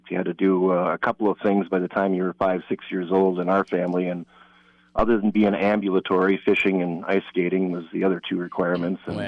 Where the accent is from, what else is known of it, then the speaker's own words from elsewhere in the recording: Spring Lake Park, Minnesota, United States; Yeah, I have lived in Andover for almost 25 years now. Mm-hmm. I grew up in Spring Lake Park and pretty much been here all my life.